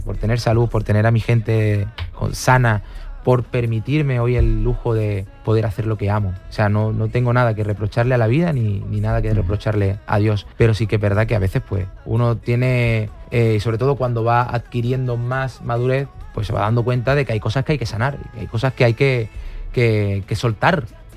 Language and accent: Spanish; Palma del Río, Andalusia, Spain; Y obviamente pues hablo de nombro a mi tierra, a mi Palma de Río.